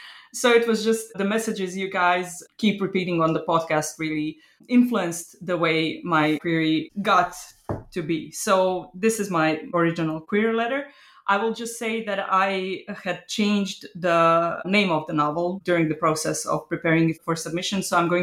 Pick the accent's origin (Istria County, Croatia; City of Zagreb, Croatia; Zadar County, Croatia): Zadar County, Croatia; Zadar; a love letter to my hometown, Zadar, Croatia